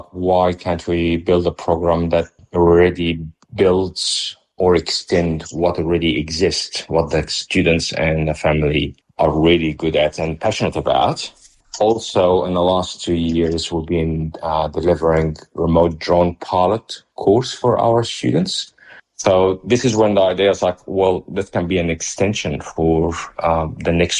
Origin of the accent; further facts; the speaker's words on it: Western Australia, Australia; Like my background, I came from the Kimberley, and most of our kids, they spent time fishing.